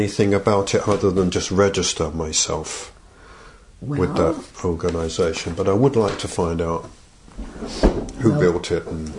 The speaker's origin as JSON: {"language": "English", "town": "Lewisham", "region": "London", "country": "United Kingdom", "moved": "yes", "lives_now": "Canada", "said": "I'm from southeast London, a place called Lewisham, Catford area, a bit like the EastEnders television programme. And I always refer to it as the wrong side of the river. And I came to Canada"}